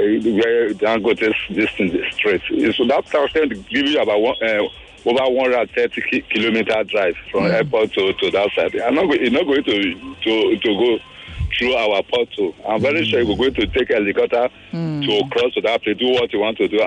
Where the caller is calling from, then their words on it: Ikoyi, Lagos, Nigeria; I'm calling from Ikoyi.